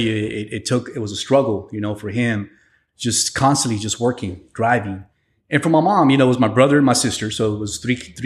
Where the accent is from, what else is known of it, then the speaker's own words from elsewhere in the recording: San Antonio, Texas, United States; also born or lived in Piedras Negras; So I was born there in Mexico in 73. So my mom and dad, didn't speak in English, you know, but I was raised in San Antonio. So 74, 75, we moved to San Antonio